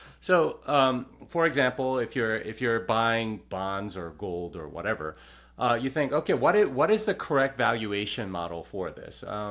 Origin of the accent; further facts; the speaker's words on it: Texas, United States; So I was determined to find something more obvious to show that I'm a Texan.